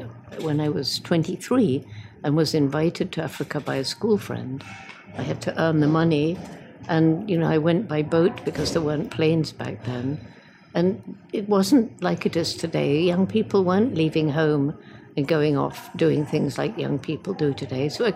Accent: England, United Kingdom; moved away; I was just out from England, and I was a girl.

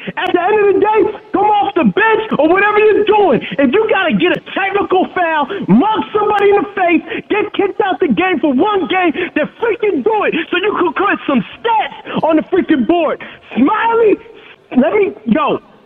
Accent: Philadelphia, Pennsylvania, United States; I'm from North Philly. First grew up in Badlands, North Philly. Then moved to Hunter Park.

